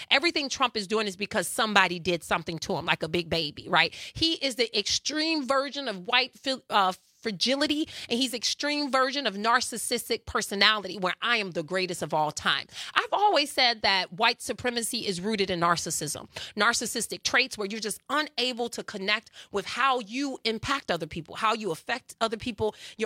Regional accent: Chicago, Illinois, United States; growing up in Chicago during the times where you couldn't walk down the street.

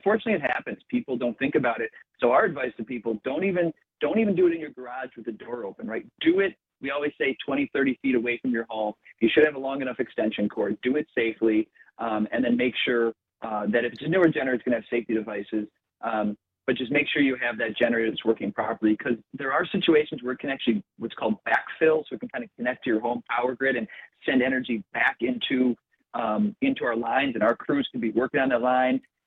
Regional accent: Midwest, United States; also born or lived in California; I'm a Midwest guy. I've been born and raised in the Midwest my whole life, a short time for a job in California

